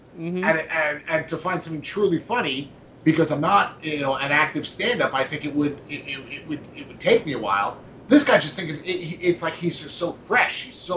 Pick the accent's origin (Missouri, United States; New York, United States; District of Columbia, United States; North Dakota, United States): New York, United States; Most of them are from New York. I'm Jewish. I'm from New York.